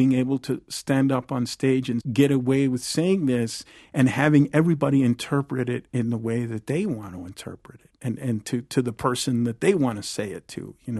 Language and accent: English; New Mexico, United States; born there; they came out to New Mexico where I was born from New York